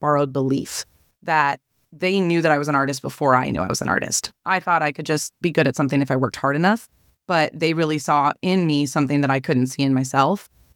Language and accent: English; Seward, Nebraska, United States; because I grew up in Seward as my dad was in that community already.